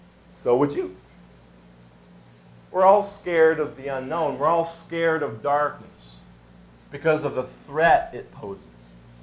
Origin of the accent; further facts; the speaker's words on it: Montana, United States; Where I grew up in Montana where it's like we go everywhere if there's 6 feet of snow.